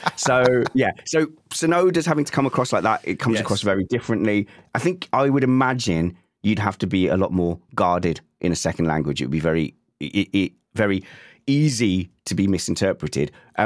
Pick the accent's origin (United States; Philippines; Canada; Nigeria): Philippines; Manila, Metro Manila; first language Tagalog; English is a second language; moved away; my first language was Tagalog in Manila. And then I came here and I have completely unlearned that.